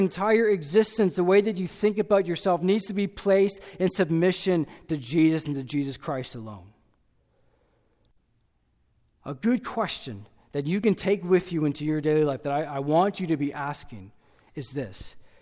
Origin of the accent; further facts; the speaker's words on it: Canada; I know as a Canadian